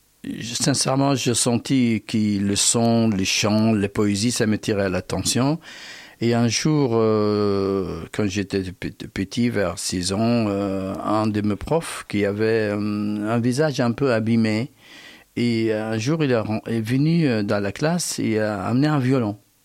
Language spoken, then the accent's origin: French; Basra, Basra Governorate, Iraq; now in France; Je suis de Bassora, du sud de l'Irak. Bassora, c'est le seul port ouvert de l'Irak vers le monde entier. Et c'est la ville de Sinbad le marin.